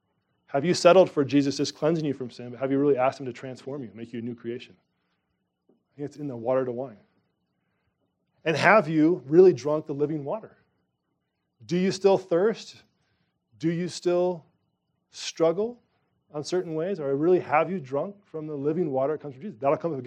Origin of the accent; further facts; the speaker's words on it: United States; Praise be to God, I grew up in America.